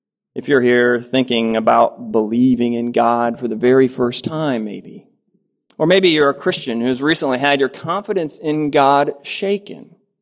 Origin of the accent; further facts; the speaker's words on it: United States; born there; If you know me, you believe I was born in America, because I've told you so, and you've got other good reasons. My accent probably gives a bit of it away